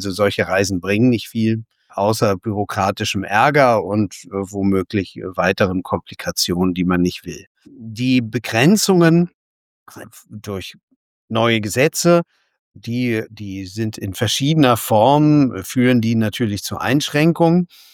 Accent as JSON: {"language": "German", "region": "Berlin", "country": "Germany", "tie": "born or raised there", "said": "Also zum Beispiel ist in meinem Heimatort Berlin"}